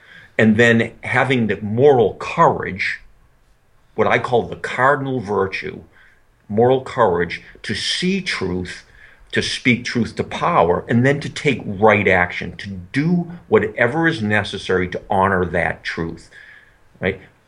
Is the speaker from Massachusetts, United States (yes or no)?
yes; Boston, Massachusetts, United States; I'll just pick my hometown, Boston, right?